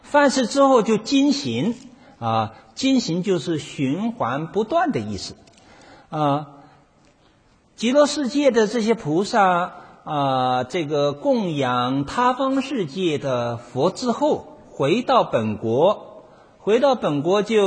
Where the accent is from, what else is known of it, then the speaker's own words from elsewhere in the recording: China; 所以我们中国人很看重这个吃饭的啊